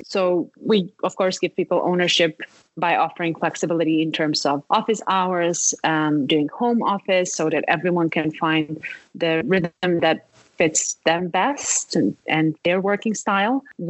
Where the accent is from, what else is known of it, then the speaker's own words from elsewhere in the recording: Serbia; also born or lived in United States / Malta / France / Turkey; now in Berlin, Delaware, United States; So I've lived in the USA before, in Malta, in France. I come from Serbia. So I've changed places a lot. I've lived in Turkey.